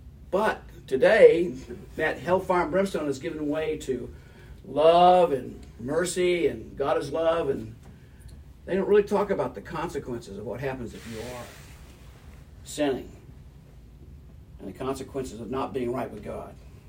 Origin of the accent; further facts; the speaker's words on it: the South, United States; When I was raised in the Baptist church in the South, my grandmother would always take me to Bible meetings, services, and revivals.